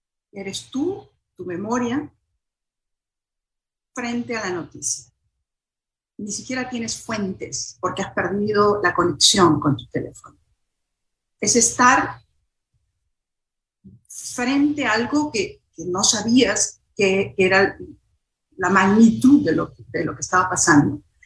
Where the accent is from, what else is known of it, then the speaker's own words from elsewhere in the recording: Peru; now in United States; En mi caso particular era no solamente como latinoamericana en Nueva York, sino también como peruana.